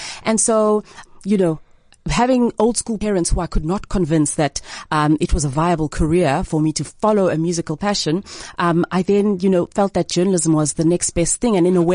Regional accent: East London, Eastern Cape, South Africa; also born or lived in Alice / Grahamstown; now in Johannesburg, South Africa; Originally, I am from East London.

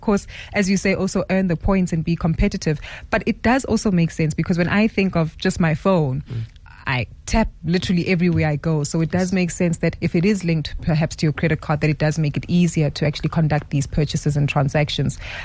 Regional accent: South Africa; as South African consumers, we're becoming a lot more cognizant

